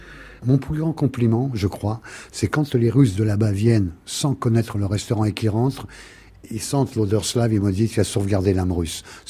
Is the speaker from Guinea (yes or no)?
no; France; born there; Moi je suis né en France, je suis la 13e génération